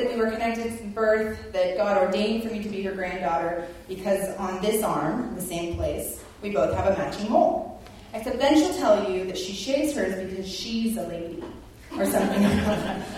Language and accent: English; Los Angeles, California, United States; I'm from Los Angeles, and in the same way that I will only endure LA because I love my grandmother